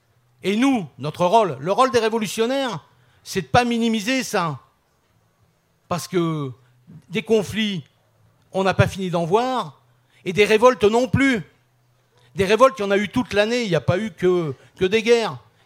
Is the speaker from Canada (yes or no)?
no; France; On n'est pas chinois, on n'est pas américain non plus. On est français, on habite en France